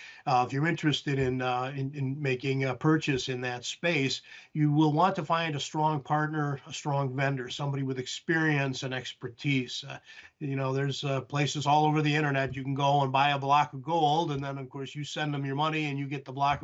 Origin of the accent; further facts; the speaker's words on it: Wisconsin, United States; a major storm that blew through the Midwest, the upper Midwest, including my home state of Wisconsin